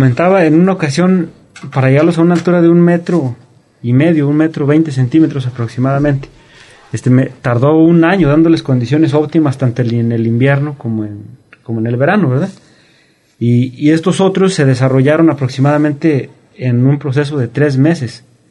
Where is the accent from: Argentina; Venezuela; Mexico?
Mexico; Sauz Tostado; Yo soy del rancho del Sauz Tostado.